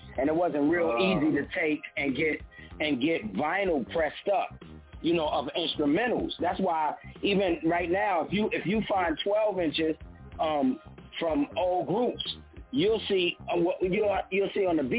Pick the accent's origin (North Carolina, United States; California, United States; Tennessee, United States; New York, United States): New York, United States; Brooklyn; I used to sound like the old school dudes in the Bronx. You know, I'm from Brooklyn. I used to sound like the dudes from the Bronx.